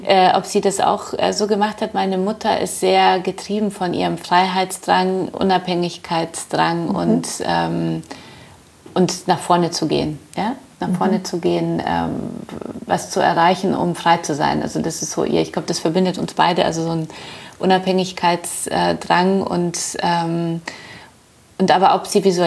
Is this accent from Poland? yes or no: yes; Wrocław, Lower Silesian Voivodeship, Poland; ich bin in Polen aufgewachsen und also geboren auch in Breslau